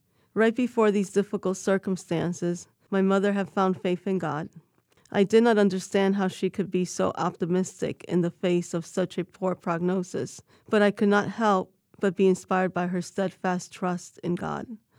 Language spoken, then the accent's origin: English; New York City, New York, United States; I was born and raised in New York City.